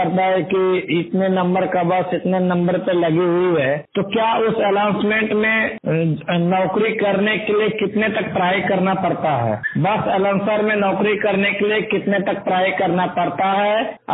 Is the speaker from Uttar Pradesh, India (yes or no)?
no; Bihar, India; मैं दोनों आंख से नेत्रहीन हूँ, भागलपुर डिस्ट्रिक्ट बिहार का रहने वाला हूँ।